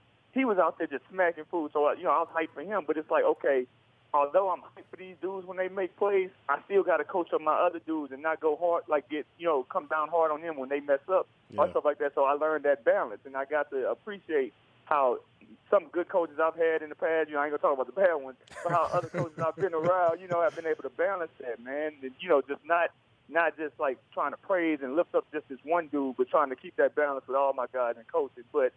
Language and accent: English; Houston, Texas, United States; Dog, I'm from Houston. I'm playing in California and Florida.